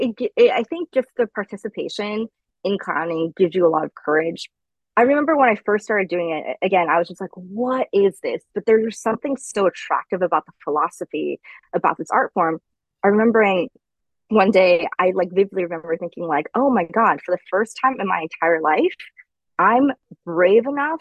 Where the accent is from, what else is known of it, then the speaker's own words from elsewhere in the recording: United States; And then, I mean, honestly, culturally, because I'm Chinese American, like, there is a cultural thing there as well.